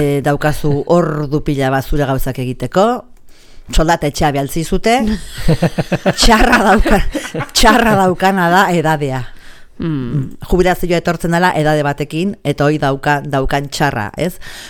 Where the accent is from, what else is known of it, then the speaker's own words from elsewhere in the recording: Ugaldetxo, Basque Country, Spain; born there; ni jaio nintzen maiatzako 31, 59an, Ugaldetxon